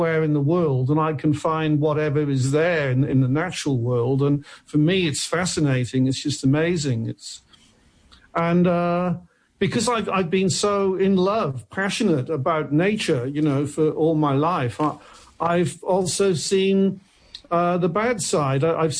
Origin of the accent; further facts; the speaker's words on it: Cardiff, Wales, United Kingdom; also born or lived in Tenerife; now in Portugal; Well, I'm originally from Wales. I'm from Cardiff in Wales. I went to live in Tenerife in the Canary Islands for 9 years, and then I moved to Portugal, and I've been here for the last six.